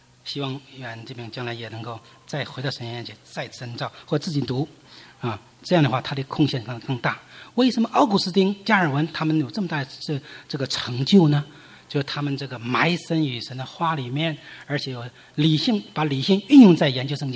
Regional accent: China; 我也被请去，因为我是中国人

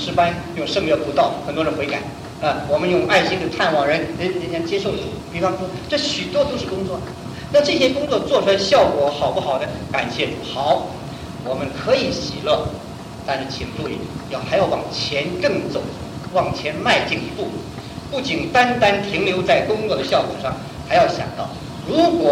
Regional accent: China; 我们中国人很会形容的，沾沾自喜

